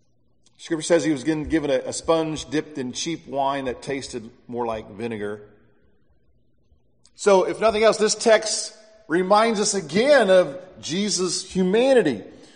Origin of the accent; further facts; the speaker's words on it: United States; Most of us growing up in the United States have trouble understanding the importance of water